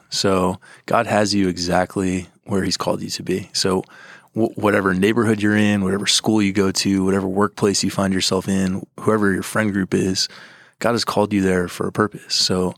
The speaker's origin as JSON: {"language": "English", "region": "Texas", "country": "United States", "tie": "born or raised there", "said": "I figured growing up in Texas, going to school in California, it's useful."}